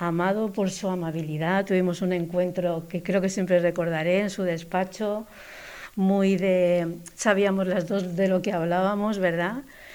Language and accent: Spanish; Novelda, Valencian Community, Spain; estar en la biblioteca de mi pueblo, de Novelda. Todavía recuerdo cuando estudiaba en la antigua biblioteca y escuchaba las campanas de la iglesia de San Pedro.